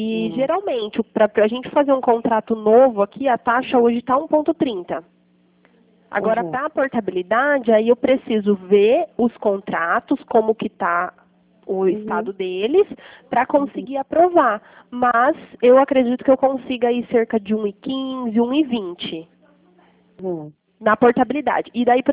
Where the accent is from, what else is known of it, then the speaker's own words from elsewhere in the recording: Pirassununga, São Paulo, Brazil; eu sou de Pirassununga